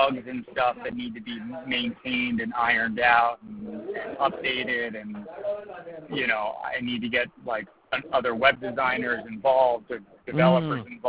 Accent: New York City, New York, United States; I'm from New York, yeah.

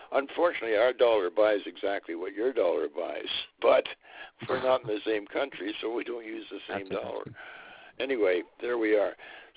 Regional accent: Canada; Yeah, see, I'm a Canadian

